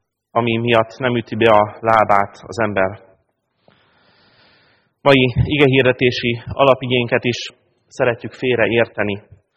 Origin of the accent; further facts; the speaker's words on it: Pápa, Veszprém County, Hungary; born there; Tegnap gyülekezeti kiránduláson jártunk Pápán, az én szülővárosomban